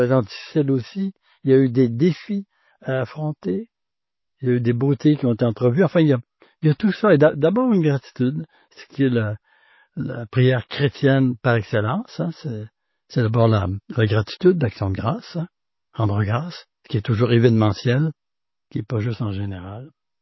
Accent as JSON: {"language": "French", "town": "Lévis", "region": "Quebec", "country": "Canada", "said": "je suis originaire de Lévis, ma famille est de Bellechasse."}